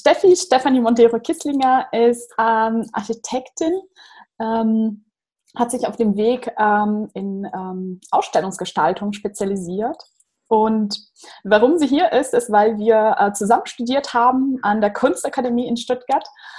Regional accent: Brazil; German is a second language; moved away as an adult; now in Germany; ich bin Brasilianerin, deshalb hängt auch das Plakat von Rio da oben. bin seit 10 Jahren in Deutschland

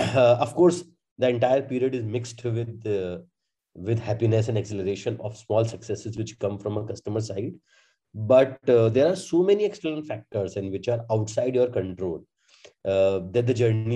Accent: India; we are going to attack the problem because we as Indian consumers face it.

